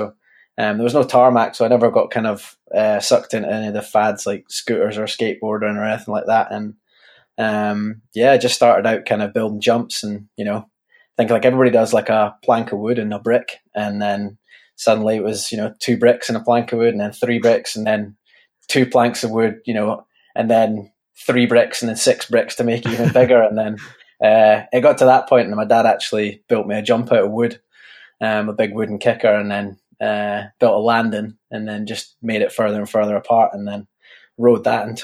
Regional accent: Scotland, United Kingdom; I guess growing up in the Scottish Borders, it was kind of like the thing to do when you're younger.

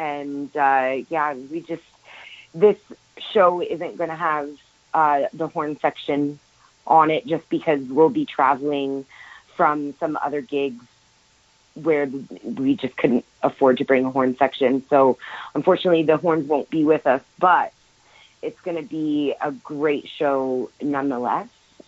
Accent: Lion's Head, Ontario, Canada; So we'll be sort of in my hometown area, because I grew up just north of the city there, in a town called Lion's Head.

